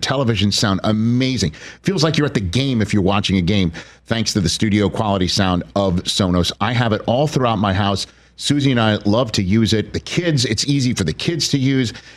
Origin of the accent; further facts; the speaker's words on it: Staten Island, New York, United States; I had that on my wall growing up in Staten Island.